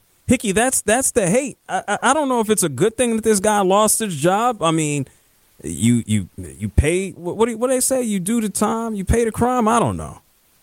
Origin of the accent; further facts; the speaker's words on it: Philadelphia, Pennsylvania, United States; born there; I was born in Philadelphia.